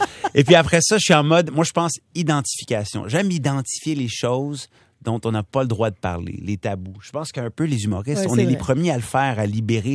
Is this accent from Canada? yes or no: yes; Montreal, Quebec, Canada; J'ai grandi dans le quartier le plus multiculturel au Québec. Je suis allé à l'école secondaire la plus multiculturelle au Québec.